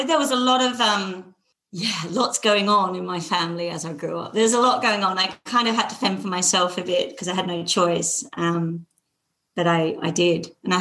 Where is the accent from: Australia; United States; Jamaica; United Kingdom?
Australia; Perth, Western Australia; I was from Perth, from a suburb that there was not a lot of culture in Perth.